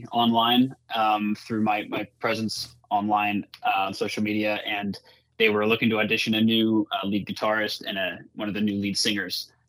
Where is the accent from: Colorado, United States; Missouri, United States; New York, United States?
New York, United States; Yeah, I was 3 years old. I grew up on Long Island and lived near a guitar shop